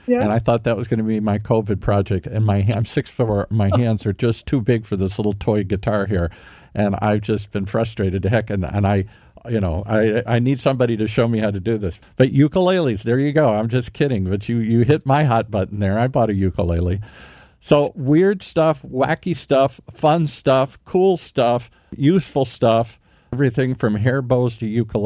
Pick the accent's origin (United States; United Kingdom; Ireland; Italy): Ireland; I'm Irish. I like that.